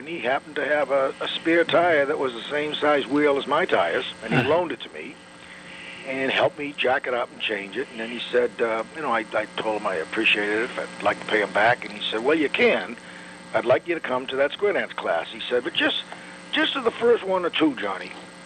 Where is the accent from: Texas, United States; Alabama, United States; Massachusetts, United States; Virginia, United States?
Massachusetts, United States; Chelsea; I was born and raised right here in Massachusetts in a little town called Chelsea, which borders Boston on the north.